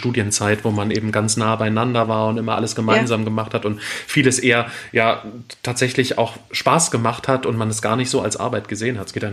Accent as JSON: {"language": "German", "region": "Thuringia", "country": "Germany", "said": "also ich bin Thüringer"}